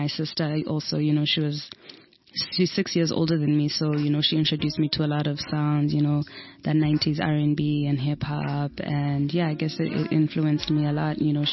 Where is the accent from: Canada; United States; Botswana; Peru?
Botswana; I'm from Botswana.